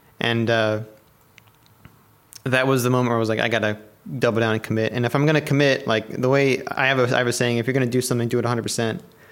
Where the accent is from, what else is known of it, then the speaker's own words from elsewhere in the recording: Maryland, United States; By the way, I'm from Maryland. I left my old church in Maryland